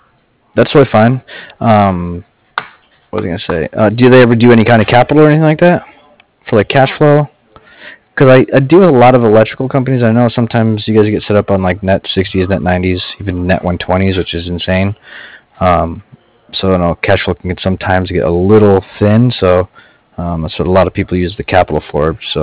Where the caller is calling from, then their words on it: Cardiff, Wales, United Kingdom; I'm calling from Cardiff.